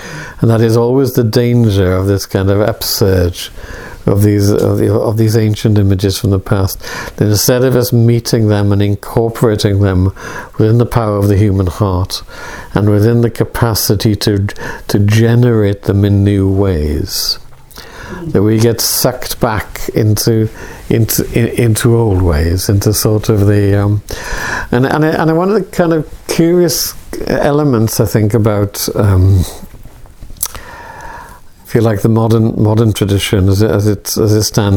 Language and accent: English; Wales, United Kingdom; and speaking as a Welshman, as a Welshman, that kind of sense of resentment.